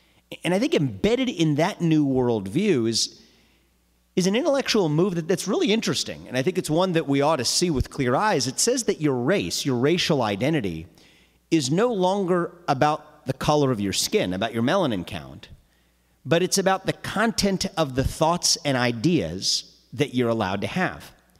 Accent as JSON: {"language": "English", "country": "United States", "said": "as an American born 36 years ago"}